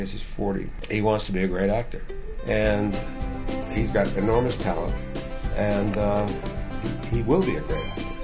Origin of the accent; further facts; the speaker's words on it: United States; I'm an American like everybody else.